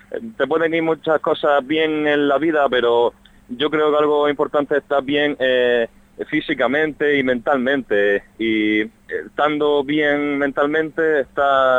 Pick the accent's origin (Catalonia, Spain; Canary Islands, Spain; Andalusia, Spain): Andalusia, Spain; Almería; Yo soy de Almería, tuve que irme a Cartagena, en Murcia, a estudiar, y he estado 5 años de parón